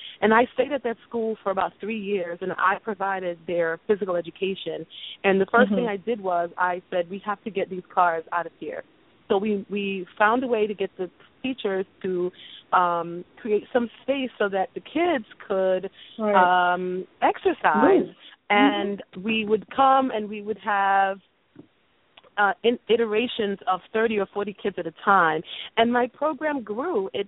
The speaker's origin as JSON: {"language": "English", "town": "Brooklyn", "region": "New York", "country": "United States", "tie": "born or raised there", "said": "even though I am originally born and raised in Brooklyn"}